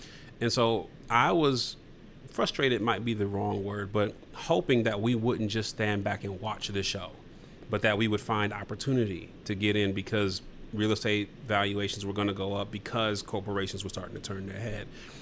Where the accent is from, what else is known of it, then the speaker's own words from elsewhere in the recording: Toledo, Ohio, United States; And so I'd gotten into some economic development in my hometown, Toledo, Ohio